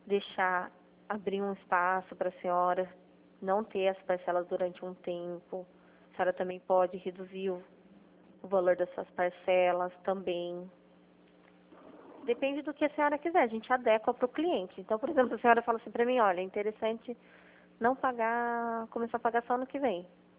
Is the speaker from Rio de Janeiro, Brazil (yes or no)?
no; Itapetininga, São Paulo, Brazil; Eu sou aqui do estado de São Paulo, aqui do interior.